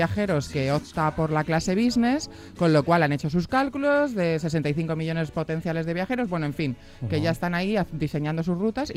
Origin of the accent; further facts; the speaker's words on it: Sigüenza, Castilla-La Mancha, Spain; Como todos sabéis, efectivamente, soy de Sigüenza